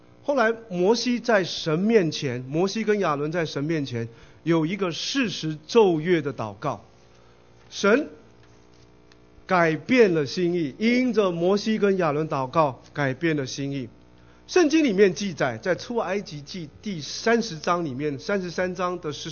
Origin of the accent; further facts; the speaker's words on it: China; 我们中国人有一句话叫老王卖瓜自卖自夸，有没有？